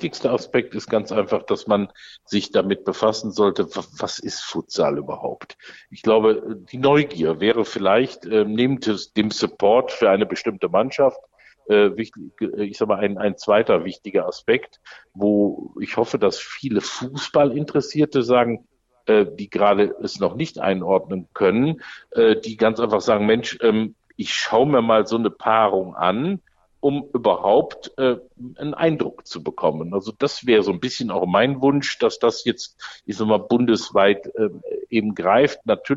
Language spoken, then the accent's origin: German; Düsseldorf, North Rhine-Westphalia, Germany; Wenn man im Prinzip als Düsseldorfer sagt man natürlich zunächst, man hat eine Spielstätte